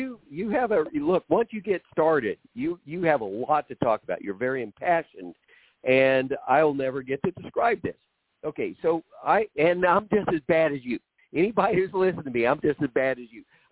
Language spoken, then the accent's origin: English; Oklahoma, United States; I grew up poor in Oklahoma, and I did not consider myself poor.